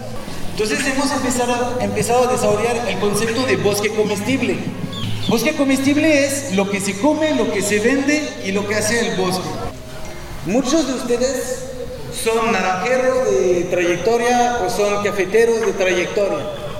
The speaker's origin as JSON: {"language": "Spanish", "country": "France", "second_language": "Spanish", "moved": "as an adult", "lives_now": "Mexico", "said": "soy extranjero, ¿no? Soy francés y llegué aquí a México hace unos 9 años para trabajar con productores de café."}